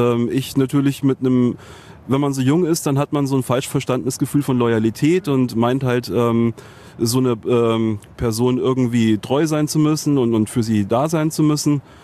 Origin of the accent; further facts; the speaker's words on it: Munich, Bavaria, Germany; born there; In München